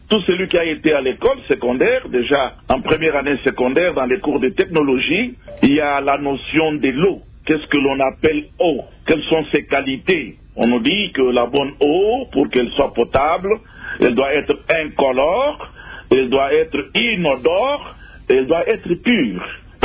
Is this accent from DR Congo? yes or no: yes; DR Congo; Je suis Congolais, j'ai vécu dans ce pays